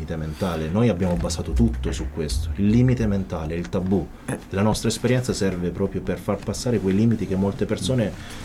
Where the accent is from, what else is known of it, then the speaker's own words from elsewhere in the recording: Turin, Piedmont, Italy; born there; Però sono nato a Torino, quindi fondamentalmente il terrone per me è lui.